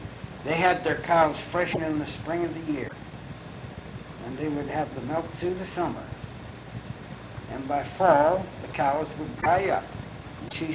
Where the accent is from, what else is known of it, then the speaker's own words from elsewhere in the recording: West Mecca, Ohio, United States; born there; No, I was born in West Mecca, Ohio.